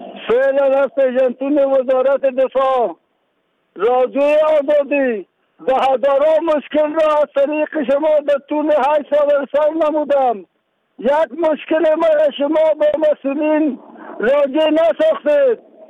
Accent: Afghanistan; من از افغانستان هستم.

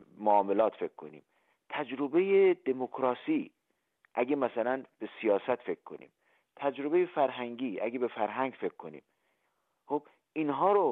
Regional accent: Iran; now in Austria; من به عنوان یک ایرانی اتریشی خیلی علاقمند هستم

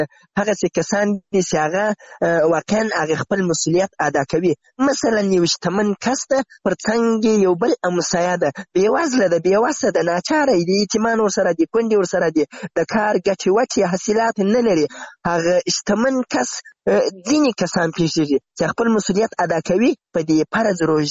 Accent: Zabul, Afghanistan; now in Ghazni, Afghanistan; یعنی زه له زابل نه راغلی یم دلته غزنی کې په یو کار مصروف یم

